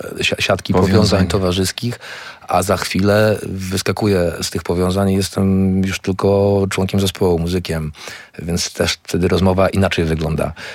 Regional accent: Tricity, Pomeranian Voivodeship, Poland; no jesteśmy obaj z Trójmiasta, z przeciwnych stron barykady teoretycznie

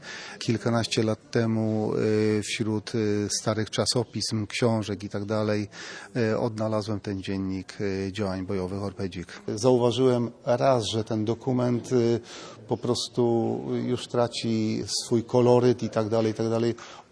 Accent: Tricity, Pomeranian Voivodeship, Poland; Jestem z Trójmiasta.

